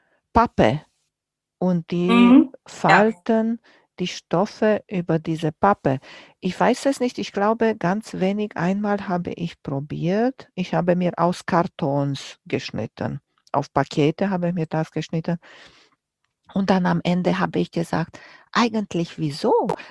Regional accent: Romania; moved away; ich bin groß geworden in Rumänien und wir hatten nicht viel

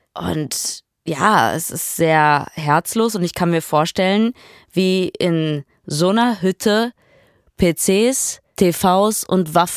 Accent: North Rhine-Westphalia, Germany; ich komme aus dem Ruhrpott, ne?

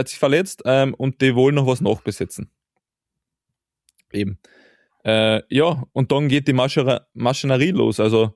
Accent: Klagenfurt, Carinthia, Austria; Naja, und ich verlasse meine Heimatstadt ja nicht von Klagenfurt nach Graz oder nach Salzburg.

